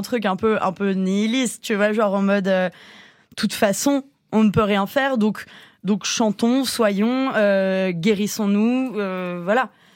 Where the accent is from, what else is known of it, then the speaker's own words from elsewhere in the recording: Paris, Île-de-France, France; On est dans le nord-est de Paris. Moi, j'ai grandi. On vient tous un peu de Pigalle.